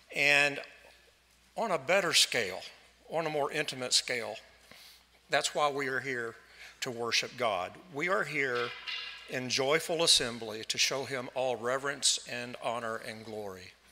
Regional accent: Kennett, Missouri, United States; And I recall growing up in Kennett, Missouri, every year, we had a very large family.

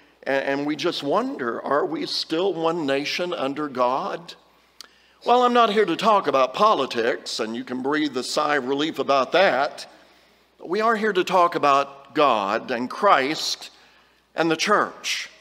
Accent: United States; I'm an American. I'm happy to be just an American.

